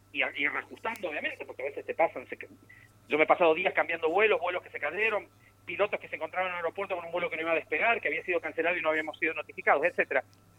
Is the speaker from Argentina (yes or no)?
yes; Rufino, Santa Fe, Argentina; born there; now in San Luis, Argentina; No, en realidad nací en Santa Fe.